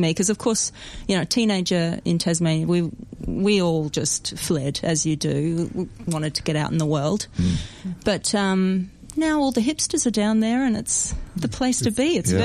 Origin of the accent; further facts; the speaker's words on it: Saskatchewan, Canada; born there; the weather is brutal in Saskatchewan, which is where I was born in Canada. It's the prairies. It gets to -40 degrees